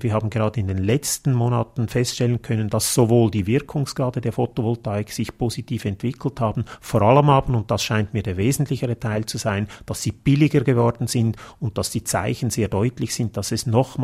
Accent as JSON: {"language": "German", "country": "Switzerland", "said": "Bei uns in der Schweiz sind das die Speicherkraftwerke"}